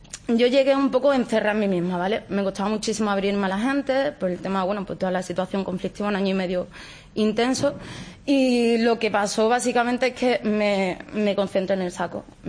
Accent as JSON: {"language": "Spanish", "town": "Seville", "region": "Andalusia", "country": "Spain", "said": "Hombre, pues porque soy sevillana"}